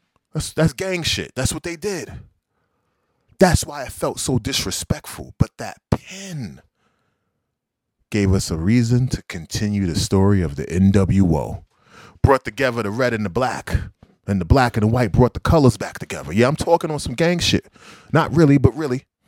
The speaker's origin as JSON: {"language": "English", "town": "Brooklyn", "region": "New York", "country": "United States", "tie": "born or raised there", "said": "I grew up in Brownsville, Brooklyn, New York."}